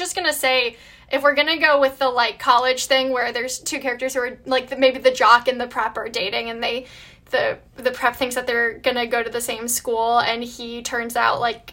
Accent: Ann Arbor, Michigan, United States; And I'm from Ann Arbor, Michigan.

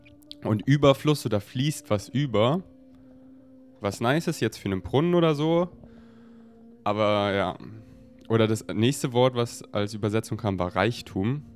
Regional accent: Germany; accent: German; Weil früher war mein deutscher Akzent noch viel stärker und mein Englisch nicht ganz so on point

